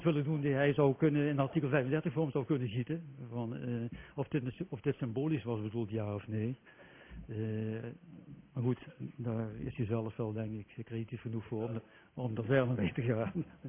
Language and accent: Dutch; Schaesbergerveld, Limburg, Netherlands; Ik ben opgegroeid in Schaarsbergenveld.